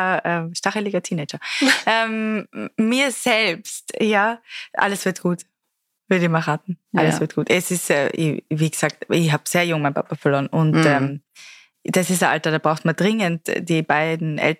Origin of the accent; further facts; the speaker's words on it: Mexico; German is a second language; now in Germany; Als Kind in Mexiko haben wir immer dann so uns gegenseitig irgendwie erklärt, was welche Wörter heißen und so.